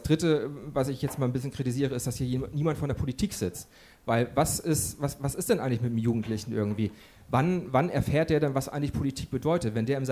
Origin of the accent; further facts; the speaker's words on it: Hamburg, Germany; ich komme aus Hamburg